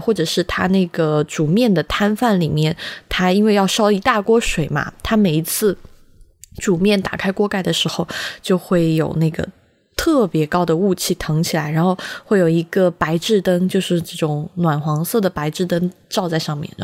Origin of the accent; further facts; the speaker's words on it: Sichuan, China; now in Beijing, China; 因为我自己在四川长大